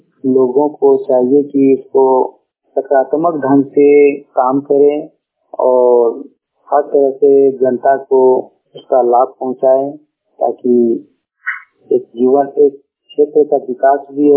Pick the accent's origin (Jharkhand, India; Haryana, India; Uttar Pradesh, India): Jharkhand, India; Bokaro; ग्राम कस्मा की पंचायत कस्मा जिला बोकारो का रहने वाला हूँ।